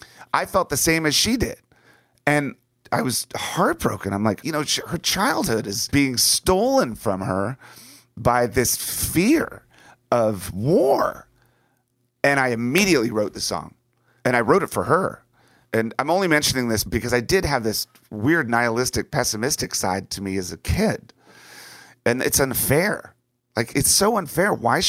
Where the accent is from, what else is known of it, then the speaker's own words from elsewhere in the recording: United States; when I was young, growing up outside of Washington, D.C., my greatest fear was war.